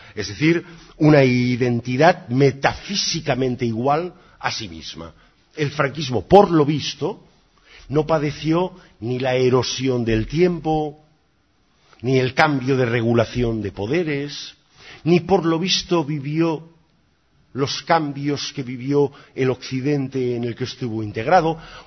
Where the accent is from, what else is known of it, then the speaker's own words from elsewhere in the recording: Spain; Como los españoles habíamos dado pruebas rotundas de lo contrario